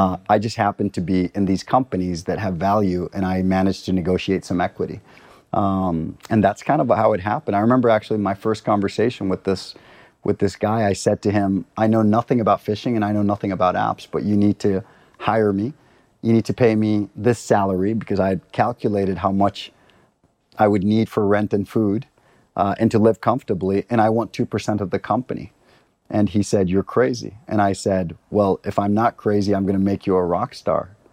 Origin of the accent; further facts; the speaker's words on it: Costa Rica; So I'm a Costa Rican.